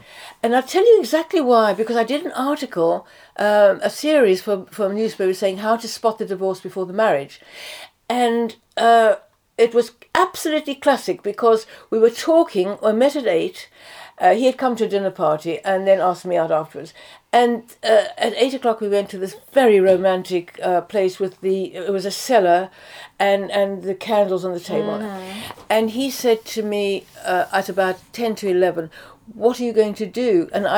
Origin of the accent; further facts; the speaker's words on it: Cape Town, Western Cape, South Africa; born there; moved away as an adult; I was born in Cape Town, right. South Africa.